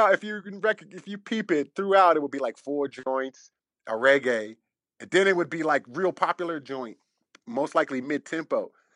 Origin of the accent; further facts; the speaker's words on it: Washington, District of Columbia, United States; I had to go somewhere. I'm from Southeast DC, from the hood.